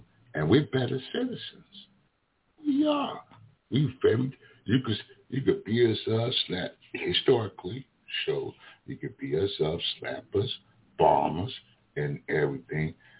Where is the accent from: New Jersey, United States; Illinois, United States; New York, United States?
New Jersey, United States; Jersey City; born there; I was born in Jersey City, New Jersey. I wasn't born in the western part of Nigeria. My ancestors were.